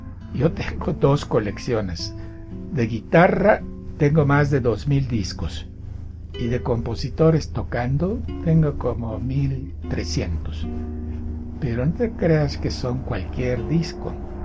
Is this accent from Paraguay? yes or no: no; Mérida, Yucatán, Mexico; moved away as an adult; now in Mexico City, Mexico; Lamentablemente salió de Mérida, de donde soy oriundo